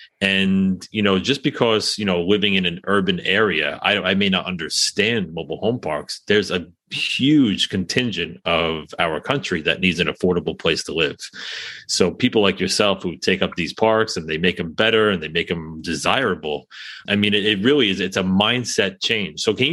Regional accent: New York City, New York, United States; I'm going to admit it, right? I'm from New York City.

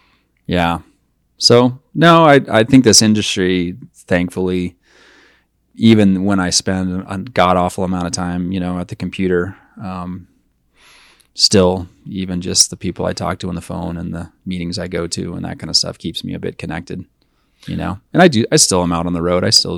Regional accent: Billings, Montana, United States; So I grew up as a city kid by Montana standards. I mean, I'm a Billings kid, right?

